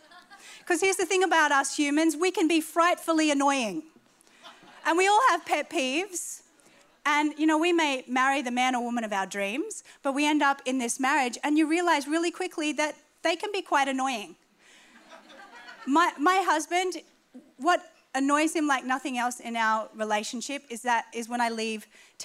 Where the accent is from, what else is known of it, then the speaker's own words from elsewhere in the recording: Australia; Now, I am an Australian woman. Aussies are known for their honesty.